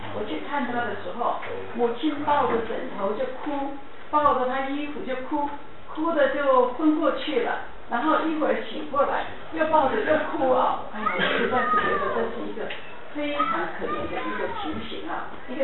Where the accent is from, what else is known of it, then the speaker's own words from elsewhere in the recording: China; 我们中国人叫做阎罗王，是不是？